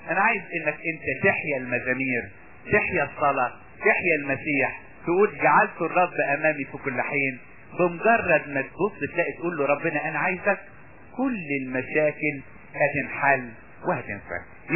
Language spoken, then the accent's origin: Arabic; Upper Egypt, Egypt; انا سمعت كتير عندنا في الصعيد